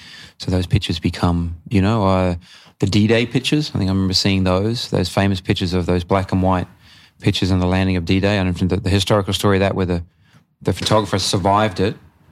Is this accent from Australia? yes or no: yes; Adelaide, South Australia, Australia; So I grew up here in Adelaide, born in Blackwood. My parents lived in Adelaide for many years.